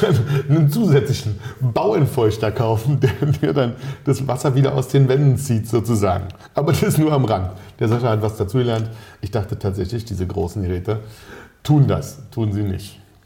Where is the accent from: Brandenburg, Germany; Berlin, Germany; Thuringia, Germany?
Berlin, Germany; Ja, wir sind ja aus Berlin